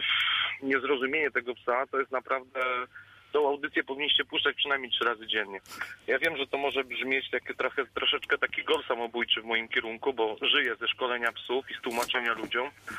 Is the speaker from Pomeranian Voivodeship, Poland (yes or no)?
no; Lubusz Voivodeship, Poland; Jestem z Podgorzowa Wielkopolskiego i zawodowo zajmuję się szkoleniem psów.